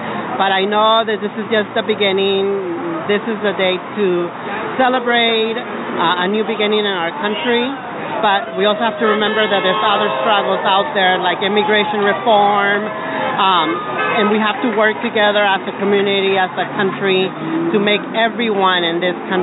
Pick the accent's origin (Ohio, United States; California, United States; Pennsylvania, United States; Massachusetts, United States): California, United States; Pasadena; I'm from Pasadena, California.